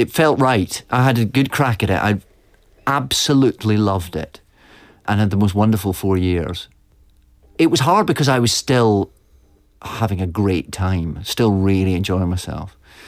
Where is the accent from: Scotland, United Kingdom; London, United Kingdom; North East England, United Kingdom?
Scotland, United Kingdom; growing up in Scotland under Thatcher